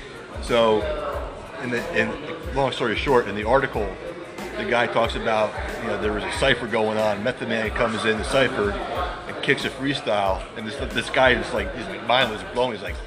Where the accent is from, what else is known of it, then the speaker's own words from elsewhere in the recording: New Jersey, United States; I'm from Jersey, so up north we had the box, video music box.